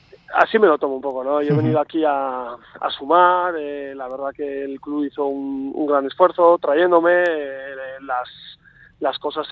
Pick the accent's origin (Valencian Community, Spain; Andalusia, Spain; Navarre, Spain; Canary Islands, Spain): Navarre, Spain; Pamplona; Yo tengo esa facilidad, pues que no soy de aquí, pero soy de Pamplona, que estoy muy cerquita.